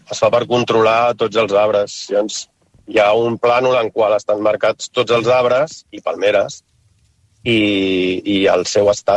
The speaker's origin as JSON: {"language": "Catalan", "town": "Barcelona", "region": "Catalonia", "country": "Spain", "said": "Jo personalment soc de Barcelona, estic molt per aquí, per la zona del Raval també"}